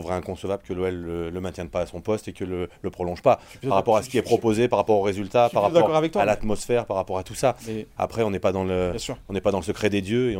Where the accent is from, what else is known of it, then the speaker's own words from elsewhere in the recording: Lyon, Auvergne-Rhône-Alpes, France; On est lyonnais, on l'assume, on est fiers de l'être